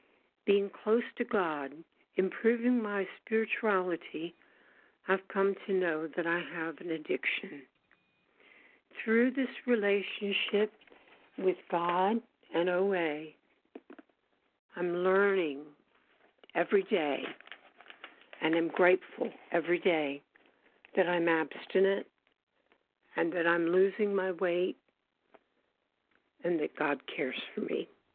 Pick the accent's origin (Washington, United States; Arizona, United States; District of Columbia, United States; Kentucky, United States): Kentucky, United States; Louisville; I'm a recovered compulsive overeater, and I'm from Louisville, Kentucky.